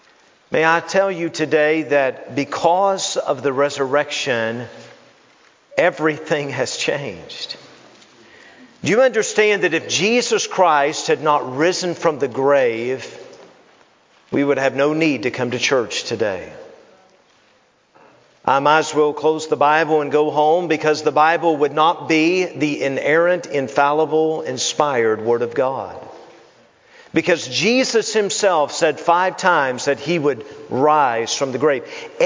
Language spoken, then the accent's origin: English; Knoxville, Tennessee, United States; I remember the day when I was 17 years of age, growing up in Knoxville, Tennessee